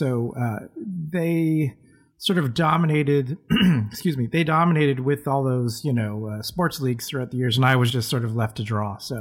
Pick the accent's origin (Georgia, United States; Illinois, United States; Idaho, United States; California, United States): California, United States; San Jose; now in Sacramento, United States; I grew up in San Jose, California. So Silicon Valley.